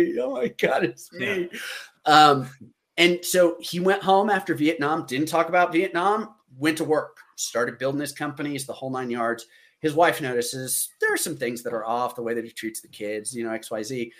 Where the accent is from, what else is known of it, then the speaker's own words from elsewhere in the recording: Oklahoma, United States; Because I'm from Oklahoma.